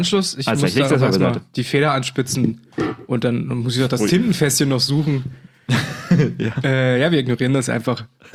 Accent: Burg, Germany; moved away; Ich bin aus Burg weggezogen

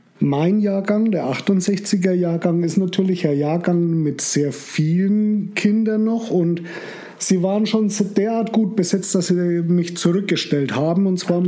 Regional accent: Bavaria, Germany; Bei uns würde man das Wind nennen, bei uns in Franken.

